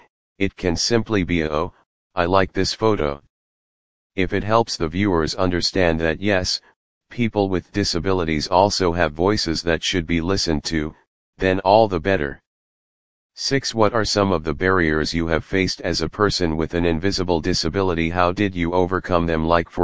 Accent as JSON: {"language": "English", "town": "Vancouver", "region": "British Columbia", "country": "Canada", "tie": "born or raised there", "said": "growing up in Vancouver I did and do a lot of hiking and nature exploration."}